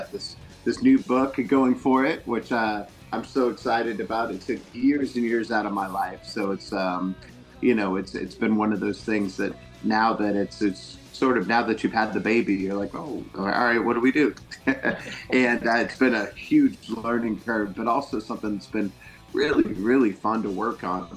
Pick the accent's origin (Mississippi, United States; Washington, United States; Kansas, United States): Mississippi, United States; Clarksdale; born there; Well, I was born in Clarksdale, Mississippi, the home of the blues, and always had music in my blood.